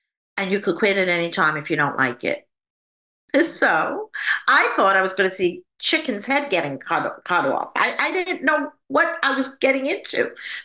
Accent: New York, United States; I'm a New Yorker, right?

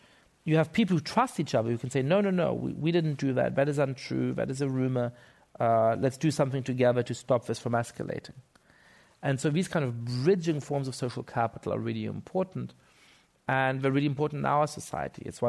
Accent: Munich, Bavaria, Germany; when I was growing up in Munich, I was a fan

